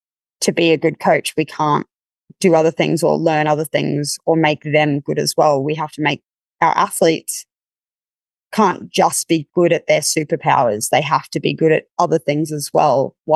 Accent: Brisbane, Queensland, Australia; At least where I grew up in Brisbane, everyone swims. It's just a thing.

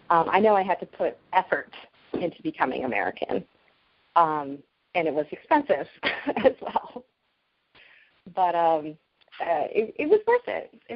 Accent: Vancouver, British Columbia, Canada; in the 1980s when I was growing up on the West Coast in Vancouver

